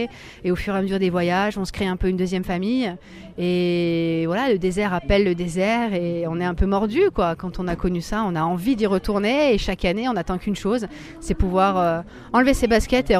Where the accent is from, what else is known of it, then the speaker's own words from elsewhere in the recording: the Alps, France; moi, je suis d'ici, donc je suis des Alpes. J'ai beaucoup marché dans les montagnes autour de chez nous